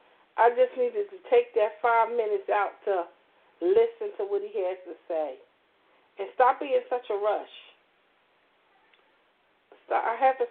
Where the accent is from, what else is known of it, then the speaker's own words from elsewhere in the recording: Philadelphia, Pennsylvania, United States; When we live, we come from North Philly, but we live on a street called 27th Street.